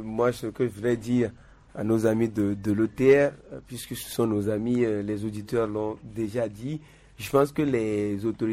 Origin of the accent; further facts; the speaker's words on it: Togo; nous sommes journalistes, nous sommes Togolais.